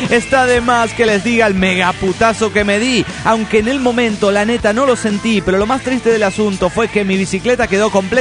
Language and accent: Spanish; Aguascalientes, Mexico; de Aguascalientes, México.